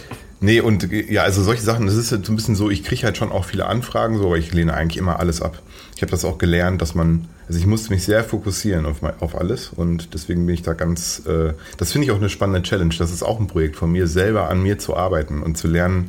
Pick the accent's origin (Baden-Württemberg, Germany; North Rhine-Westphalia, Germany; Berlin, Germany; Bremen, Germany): North Rhine-Westphalia, Germany; Paderborn; Es ist sehr provinziell, ziemlich langweilig. Aber ich liebe sie trotzdem, weil es meine Heimat ist